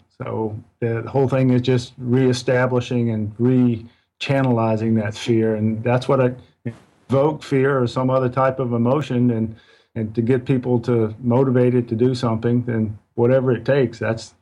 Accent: Macon, Georgia, United States

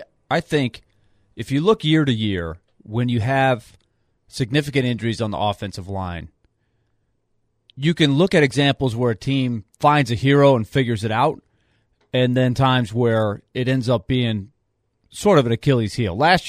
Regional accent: Orlando, Florida, United States; I grew up in Orlando.

